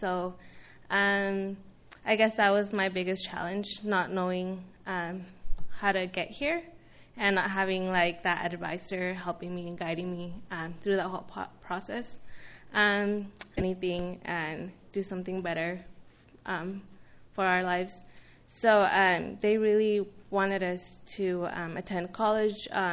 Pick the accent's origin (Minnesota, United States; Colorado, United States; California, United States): California, United States; Santa Barbara; also born or lived in Bakersfield; So I'm not originally from Bakersfield. I'm actually from Santa Barbara, and when I was in sixth grade, we moved to Bakersfield